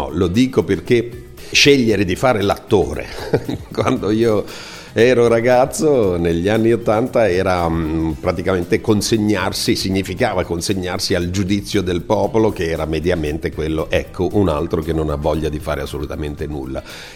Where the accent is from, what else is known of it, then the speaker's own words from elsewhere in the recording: Bari, Apulia, Italy; Io sono di Bari e ho detto tutto, sono nato a Bari quando l'Italia era un paese più corto di quanto non lo sia ora, non c'era ancora internet